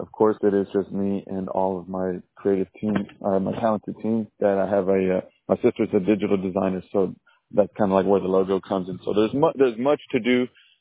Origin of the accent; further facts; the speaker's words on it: Del Valle, Texas, United States; Because although I come from Del Valle